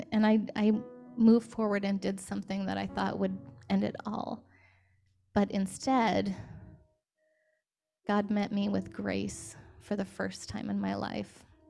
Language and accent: English; Washington, United States; I'm from Washington State, which is largely unchurched. It's not like being in the South.